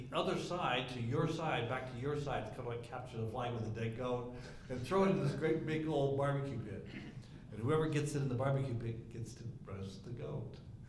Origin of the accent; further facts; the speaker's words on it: Utah, United States; And I said, yes, I'm from Utah.